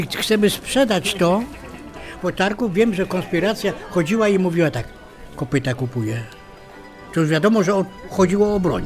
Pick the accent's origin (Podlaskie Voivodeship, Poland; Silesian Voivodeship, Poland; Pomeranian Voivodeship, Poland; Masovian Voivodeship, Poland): Masovian Voivodeship, Poland; Warsaw; Bo jestem warszawiakiem i rodzina moja warszawska.